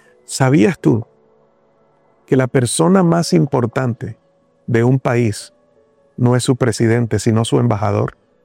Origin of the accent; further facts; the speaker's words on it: Colombia; si yo voy como ciudadano colombiano a Estados Unidos